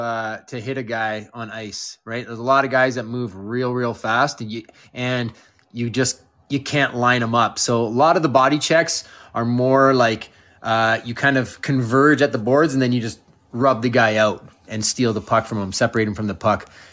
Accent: Canada; I'm from Canada. It's like minus 20 right now.

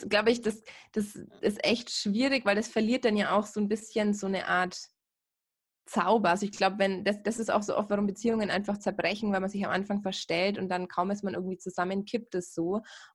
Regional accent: Bamberg, Bavaria, Germany; now in Munich, Germany; ich habe ja auch mein ganzes Umfeld eigentlich eher da, wo ich herkomme, eben aus der Bamberger Region da oben bei Nürnberg. Da ist meine Familie, da sind meine Freunde, da ist irgendwie mein ganzes soziales Leben.

